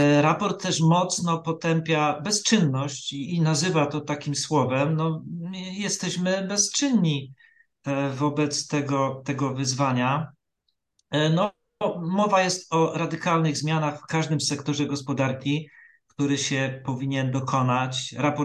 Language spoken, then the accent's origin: Polish; Silesian Voivodeship, Poland; że jestem Europejczykiem, że jestem Polakiem czy że jestem Ślązakiem.